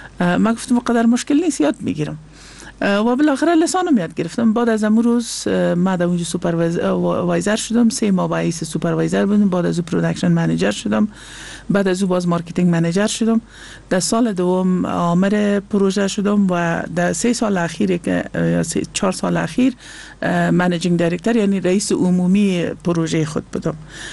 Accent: Afghanistan; also born or lived in Pakistan; رفتم یک 3-4 سال از پاکستانم دور بودم و بعد از حکومت فیلی بنابرای دوت حکومت پس به افغانستان آمدم و تقریبا سال 15-16 از کمیجا هستم

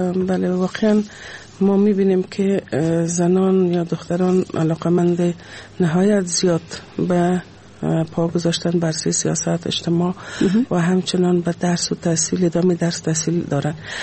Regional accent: Afghanistan; همه ما شما افغان هستیم، مسلمان هستیم،

